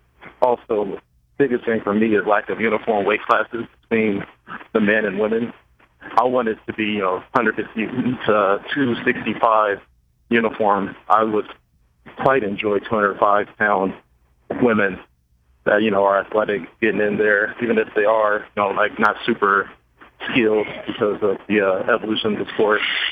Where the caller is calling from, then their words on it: Omaha, Nebraska, United States; in Omaha.